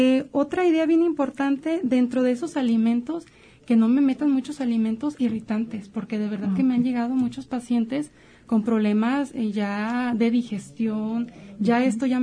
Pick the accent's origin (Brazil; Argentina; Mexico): Mexico; Y como buenos mexicanos hay mucha comida